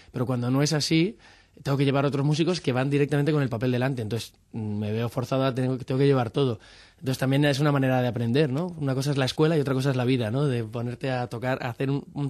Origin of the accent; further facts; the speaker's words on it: Madrid, Community of Madrid, Spain; moved away as an adult; also born or lived in Pamplona; Yo soy madrileño y hasta que no me fui a Pamplona hasta que no, pues con 21 años. Entonces he pasado la mayor parte de mi vida aquí